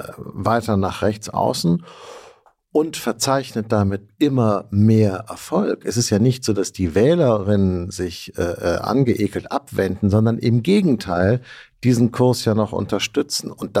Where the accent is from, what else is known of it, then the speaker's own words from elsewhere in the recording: West Germany, Germany; Mein Punkt ist, dass wir als Westdeutsche gedacht haben, wir bringen dem Osten die Demokratie bei